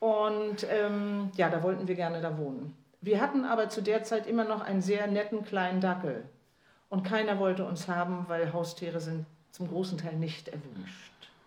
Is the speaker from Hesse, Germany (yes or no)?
no; Rostock, Mecklenburg-Vorpommern, Germany; Ich komme aus Rostock.